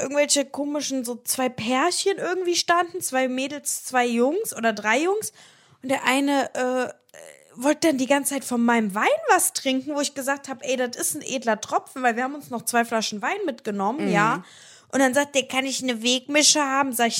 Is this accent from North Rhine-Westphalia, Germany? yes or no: yes; Cologne, North Rhine-Westphalia, Germany; Und wir so Köln und die so, nein, wir kommen auch aus Köln.